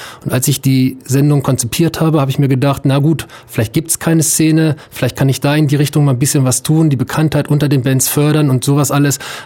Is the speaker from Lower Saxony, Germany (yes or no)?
yes; Hildesheim, Lower Saxony, Germany; now in Ulm, Germany; ich komme aus dem Norden und da aus Hildesheim, aus Hannover, da kenne ich so die richtige Musikszene.